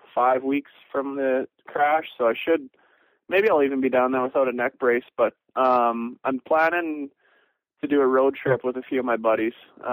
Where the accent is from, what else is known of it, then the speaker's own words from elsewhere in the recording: Canada; it just goes back to, like, you know, being Canadian, it's always hockey analogies